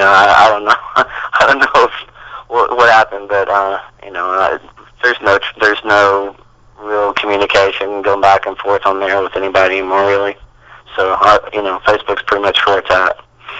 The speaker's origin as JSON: {"language": "English", "region": "Tennessee", "country": "United States", "said": "you know, I'm from East Tennessee, and so that would be a good kind of homecoming kind of deal."}